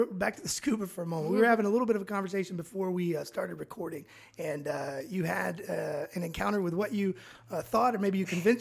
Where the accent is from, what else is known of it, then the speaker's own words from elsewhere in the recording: Florida, United States; Now, I grew up in Florida. I've lived here my whole life.